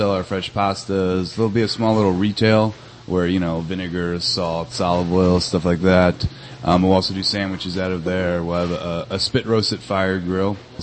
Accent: New Jersey, United States; Before, I grew up in New Jersey. I went to the CIA in upstate New York.

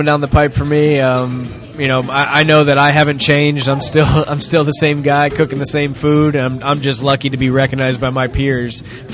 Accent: Ohio, United States; now in California, United States; Yeah, you know, I was born in Ohio and raised in Ohio, but I'm California at heart.

